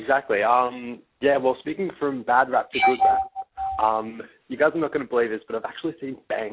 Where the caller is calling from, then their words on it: Sydney, New South Wales, Australia; Hey, guys. How's it going? … I'm from Sydney, Australia.